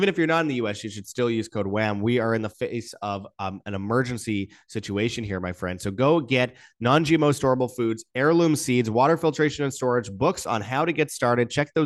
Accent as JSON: {"language": "English", "country": "Canada", "said": "And I say that as a Canadian."}